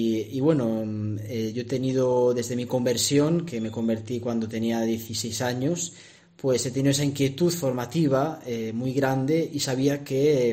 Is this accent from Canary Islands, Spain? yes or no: no; Bezdemarbán, Castile and León, Spain; also born or lived in Valladolid; mis padres viven en Valladolid y yo nací en Valladolid, pero mucha familia la tengo en Bezdemarván, y yo me he criado en Bezdemarván. Tenemos casa allí, la abuela es de allí, en fin, tengo también mucho sentimiento con Zamora